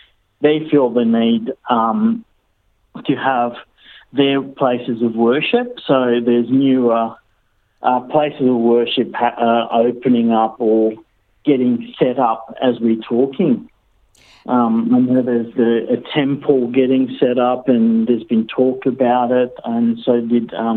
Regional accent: Mauritius; moved away as an adult; also born or lived in South Australia; now in Ballarat, Australia; went back to my home country, Mauritius. I actually came back again as a migrant a few years after that. Moved to South Australia and lived there for a good 10, 12 years.

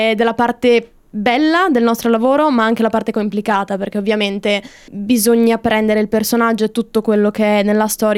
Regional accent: Trieste, Friuli-Venezia Giulia, Italy; moved away as an adult; also born or lived in Bologna; Io sono di Trieste, ho 25 anni, sono nata e vissuta lì per quasi tutta la mia vita. Finite le superiori ho deciso di trasferirmi a Bologna, dove sono stata 5 anni alla fine

